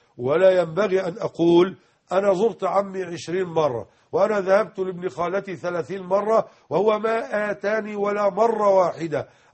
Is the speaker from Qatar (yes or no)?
no; Egypt; القبيلة لا مختار كما نقول عندنا في مصر العمدة، العمدة على القرية كاملة